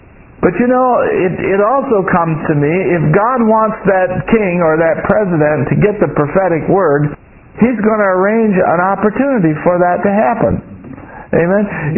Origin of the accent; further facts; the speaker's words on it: England, United Kingdom; Anyway, if you'll tolerate my being English, I will say it in my English understanding.